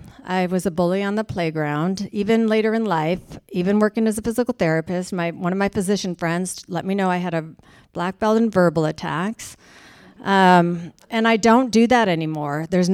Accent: Michigan, United States; So the last time I went home, because I'm from Michigan originally

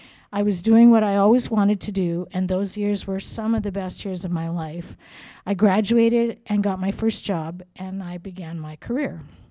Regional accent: Swift Current, Saskatchewan, Canada; I was raised in Swift Current, Saskatchewan, and I am the eldest of four children and the only girl.

